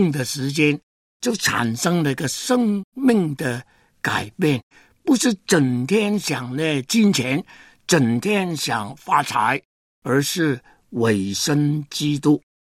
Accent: Hong Kong; born there; 感谢神，我这个不配的人在香港出生

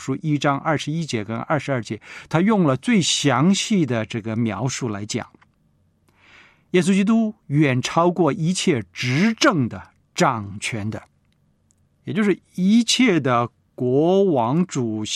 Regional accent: China; 我们是中国人，我们也是天国的子民

